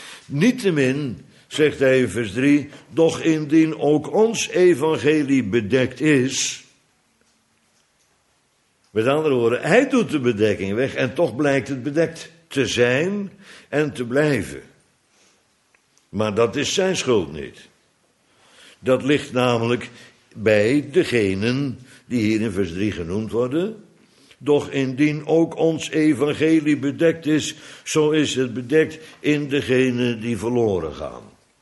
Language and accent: Dutch; Bodegraven, South Holland, Netherlands; Ik weet nog van vroeger, waar ik opgegroeid ben in Bodegraven